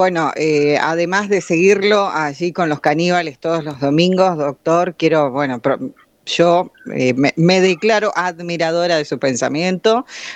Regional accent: Argentina; somos los argentinos que votamos y que votamos salir del macrismo

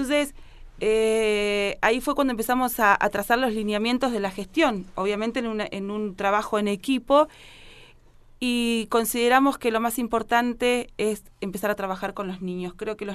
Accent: Neuquén, Argentina; Nací en Neuquén, viví toda mi vida en Neuquén, elegí Neuquén para criar a mi hija que ahora está estudiando en Córdoba.

